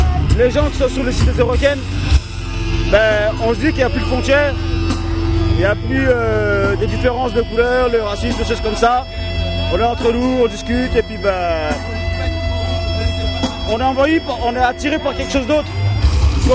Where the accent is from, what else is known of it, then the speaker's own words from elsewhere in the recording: Belfort, Bourgogne-Franche-Comté, France; Moi, je suis de la région, moi, Belfort.